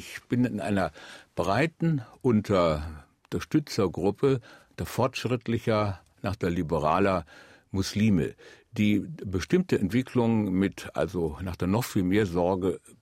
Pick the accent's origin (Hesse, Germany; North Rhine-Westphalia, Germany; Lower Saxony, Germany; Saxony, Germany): North Rhine-Westphalia, Germany; Recklinghausen; Ach, ich komme aus Recklinghausen.